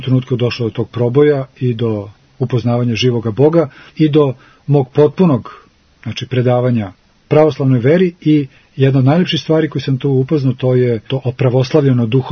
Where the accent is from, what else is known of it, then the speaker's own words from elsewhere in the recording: Belgrade, Serbia; moved away as an adult; now in United States; ja sam Beograđanin i to je nešto što se ne može iščupati. Znači, tamo sam rođen, tamo sam odrastao i tamo sam živio do 27. svoje godine. Sa 27 godina, 87. sam otišao u Ameriku